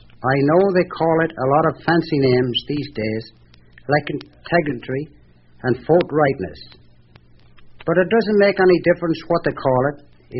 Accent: Ireland; moved away as an adult; now in United States; I was born and raised in Ireland and lived there until I was 19 years old. I came to this country in 1913

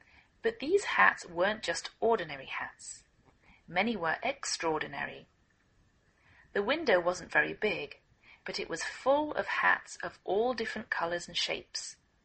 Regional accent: England, United Kingdom; now in United States

